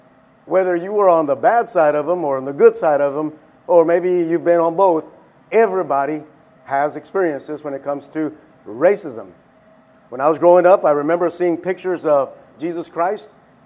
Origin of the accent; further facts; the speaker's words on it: Texas, United States; I grew up in West Texas.